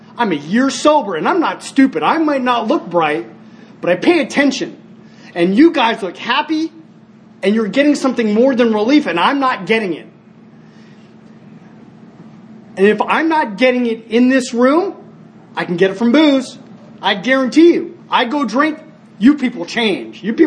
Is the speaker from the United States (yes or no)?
yes; Long Beach, California, United States; born there; Ironically, it's the same hospital I was born at in Long Beach.